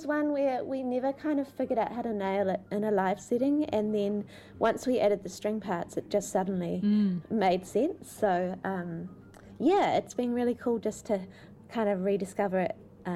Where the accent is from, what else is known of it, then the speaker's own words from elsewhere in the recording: Waikuku, Canterbury, New Zealand; But I grew up in Waikuku, which is down south, and I can see the ocean from our house.